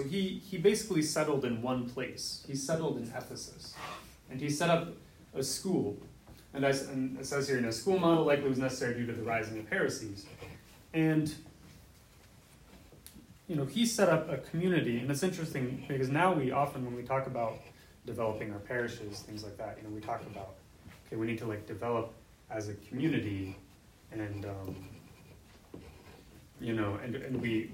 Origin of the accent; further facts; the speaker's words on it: Pennsylvania, United States; I'm from Pennsylvania, so I have to joke.